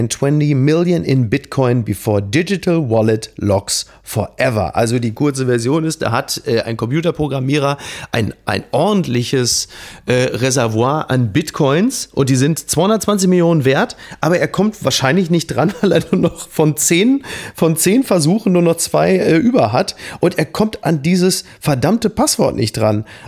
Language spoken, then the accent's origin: German; Germany